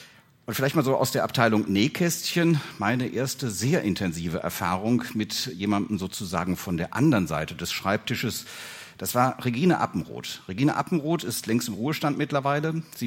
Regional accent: North Rhine-Westphalia, Germany; ich komme aus Nordrhein-Westfalen

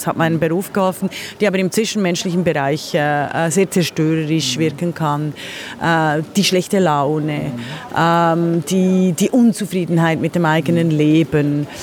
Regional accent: Switzerland; Also natürlich bin ich, aber also ich bin die untypischste Schweizerin, die es wohl, glaube ich, in diesem kleinen Land gibt.

